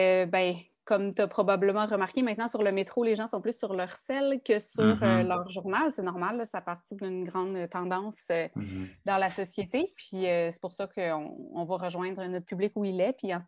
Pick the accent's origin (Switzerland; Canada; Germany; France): Canada; Sherbrooke, Quebec; now in Montreal, Canada; Moi, je viens de Sherbrooke à la base, puis Sherbrooke, c'est pas le genre de ville qui te rend particulièrement fan du transport en commun. Quand je suis arrivée ici en 2016